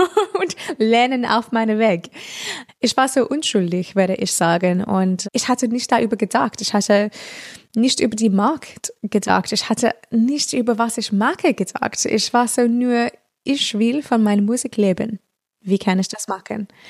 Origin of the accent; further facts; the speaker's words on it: Australia; German is a second language; Und in Australien, das ist einfachste in meiner Heimat, weil dann sage ich, oh, ich bin eine europäische Künstlerin, aber ich komme aus hier.